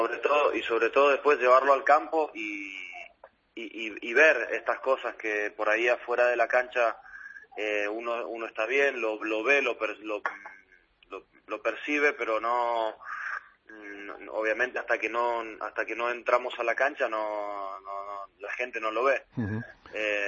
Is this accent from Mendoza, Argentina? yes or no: yes; Mendoza, Argentina; En Argentina, en Mendoza, de donde vengo yo